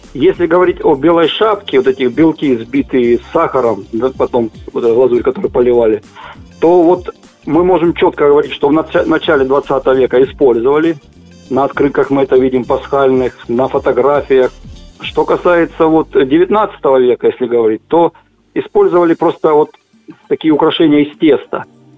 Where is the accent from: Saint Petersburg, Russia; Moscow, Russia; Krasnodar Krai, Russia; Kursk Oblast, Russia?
Krasnodar Krai, Russia; now in Rostov-on-Don, Russia; Я родом сам с Кубани, и вот пока я не приехал в Ростов, я вообще не знал, что такое кулич.